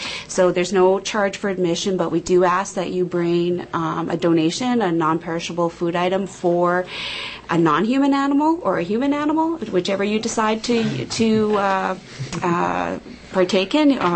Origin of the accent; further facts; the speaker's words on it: Moose Jaw, Saskatchewan, Canada; the Gay and Lesbian Association in Moose Jaw. So that's my hometown